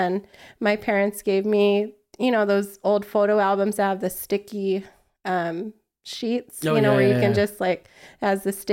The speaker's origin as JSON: {"language": "English", "town": "Wilmington", "region": "California", "country": "United States", "tie": "born or raised there", "said": "we kind of took that and brought it to Wilmington, which is my hometown in the harbor area of Los Angeles."}